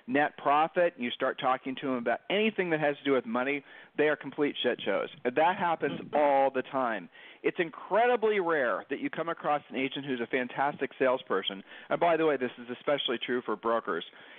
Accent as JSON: {"language": "English", "town": "Columbus", "region": "Ohio", "country": "United States", "said": "It's so obvious we're from Columbus, Ohio."}